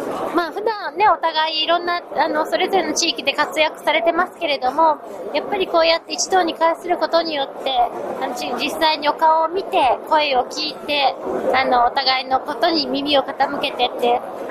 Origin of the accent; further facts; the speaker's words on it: Kyoto, Japan; やはり私は小さい頃から鴨川で遊んで育ってきたので、やっぱり鴨川の堤防、桜並木も綺麗ですよね